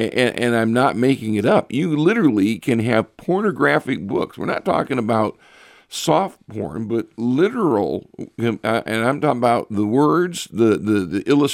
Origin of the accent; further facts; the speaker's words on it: Richfield, Ohio, United States; we're both from Richfield, Ohio, and I actually grew up kind of around the corner from where Tom lived